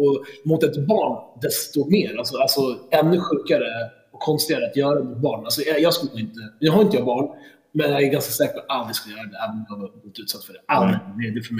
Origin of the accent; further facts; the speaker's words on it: Sweden; born there; Jag föddes i Sverige samtidigt som mina föräldrar kom hit.